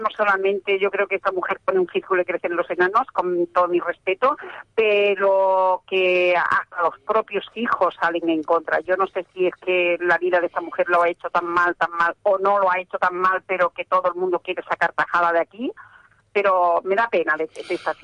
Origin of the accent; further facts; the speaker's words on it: Seville, Andalusia, Spain; como sevillana que soy, te lo agradezco enormemente